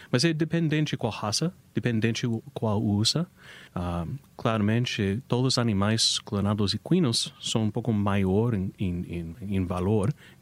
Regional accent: United States; Portuguese is a second language; Eu sou americano, então algumas vezes é difícil para entender as frases, mas originalmente dos Estados Unidos.

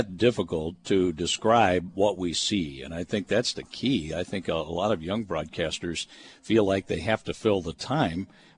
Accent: Kansas City, Missouri, United States; I grew up outside of Kansas City, so I watched a lot of A's games

